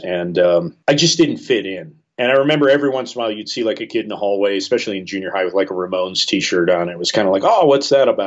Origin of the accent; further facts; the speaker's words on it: Chicago, Illinois, United States; And growing up in Chicago during that time period was a really the 90s, late 80s, early 90s Chicago music scene was probably one of the best times in music.